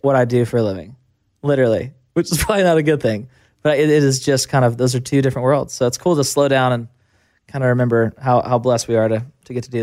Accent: Fort Smith, Arkansas, United States; working on getting a massive amphitheater in Fort Smith, Arkansas.

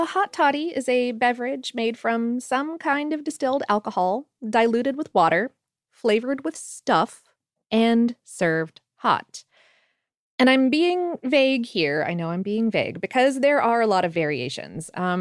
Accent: Florida, United States; now in Atlanta, United States; To be fair, I grew up in South Florida, a place where you do not need very many hot toddies.

